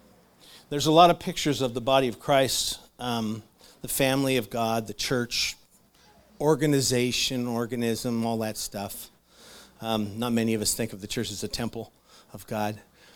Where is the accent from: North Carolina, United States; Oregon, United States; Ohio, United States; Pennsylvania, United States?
Oregon, United States; Clatskanie; When I was a young kid, I grew up in Clatskanie. We moved there when the mill opened up. I was in the sixth grade. And it was a big deal moving over there. I remember we made the trip over from Oregon City to Clatskanie